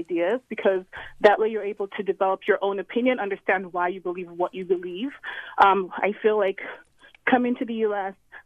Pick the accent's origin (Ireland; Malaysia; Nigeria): Nigeria; moved away as an adult; now in United States; I'm black. I'm a Nigerian immigrant and went to college in the U.S., came to the U.S. for college and stayed on.